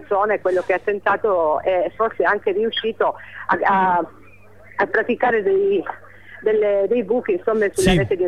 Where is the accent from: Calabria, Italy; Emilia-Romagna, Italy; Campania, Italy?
Calabria, Italy; now in Val di Susa, Italy; Io vengo dalla Calabria, sono una valsusina